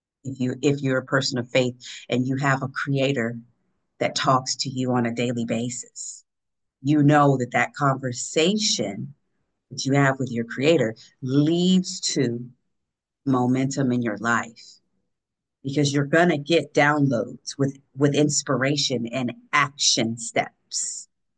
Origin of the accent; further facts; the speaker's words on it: New Jersey, United States; He's also from Jersey, which I'm from Jersey too.